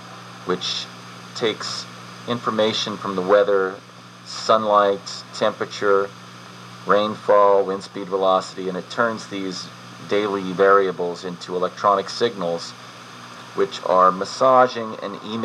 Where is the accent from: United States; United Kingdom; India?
United States; New Orleans, Louisiana; the weather here in my hometown of New Orleans, Louisiana.